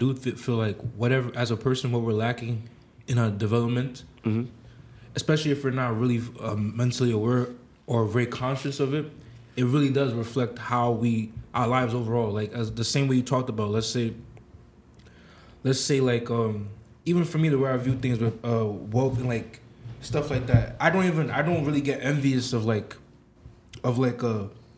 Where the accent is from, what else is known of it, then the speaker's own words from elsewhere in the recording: United States; especially as an African, I grew up in America, I see the difference a lot